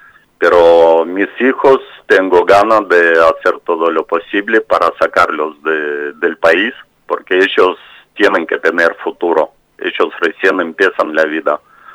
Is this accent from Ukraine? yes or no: yes; Kharkiv, Kharkiv Oblast, Ukraine; Spanish is a second language; lástima que mi ciudad de donde soy es Kharkiv, es uh-huh. Segunda más grande ciudad de Ucrania